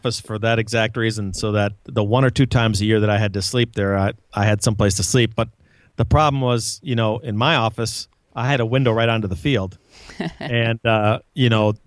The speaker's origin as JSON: {"language": "English", "town": "Madison", "region": "Wisconsin", "country": "United States", "tie": "born or raised there", "said": "I grew up here in Madison, of course, and I, as a teenager, I would drive down several times a year to watch the Cub games"}